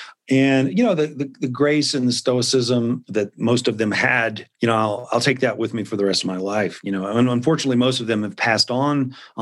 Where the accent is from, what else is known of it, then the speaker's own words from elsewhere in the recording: Memphis, Tennessee, United States; so I grew up in Memphis and the first writer that I ever met was a narrative historian.